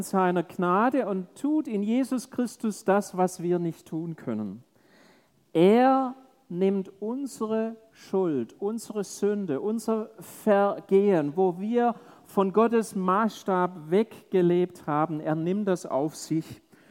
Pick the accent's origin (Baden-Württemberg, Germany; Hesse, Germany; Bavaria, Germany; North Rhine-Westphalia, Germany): Baden-Württemberg, Germany; Stuttgart; Also ich bin ja Schwabe, ne? Und bin in Stuttgart groß geworden